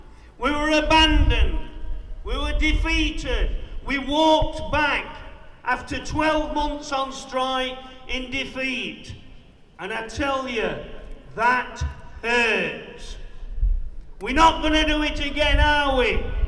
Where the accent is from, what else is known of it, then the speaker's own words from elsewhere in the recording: Clay Cross, East Midlands, United Kingdom; I'll be honest, I'm from Claycross